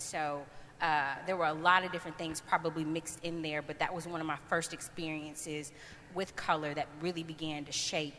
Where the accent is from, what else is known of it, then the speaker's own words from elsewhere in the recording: Paducah, Kentucky, United States; So I did grow up in church, and so I'm from Paducah. It's a small town